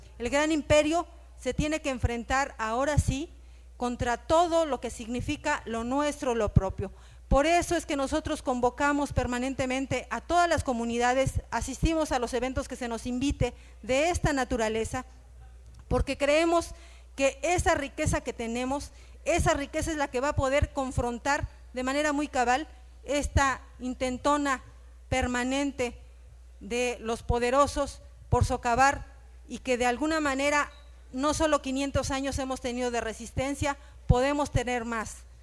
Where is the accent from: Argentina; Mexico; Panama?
Mexico; nosotros como mexicanos conocemos